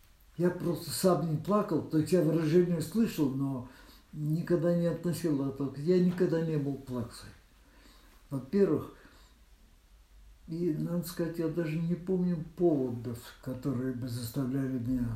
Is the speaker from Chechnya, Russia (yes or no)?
no; Saint Petersburg, Russia; То есть дома Мы все были коренные ленинградцы все, короче говоря.